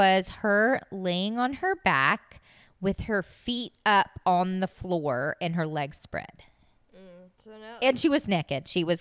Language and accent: English; Florida, United States; Okay, now remember this because I grew up in South Florida. A lot of the families in town, kids, went to University of Florida